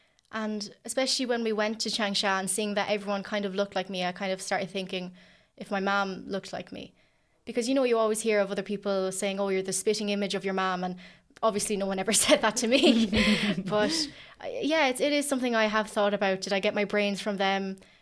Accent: Ireland; growing up in Ireland, there wasn't a whole lot of people that looked like me.

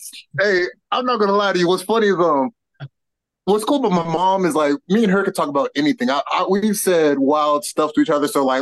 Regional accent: Gwinnett, Georgia, United States; I love Gwinnett, man. Gwinnett's raised me. I've been out here for 23 years.

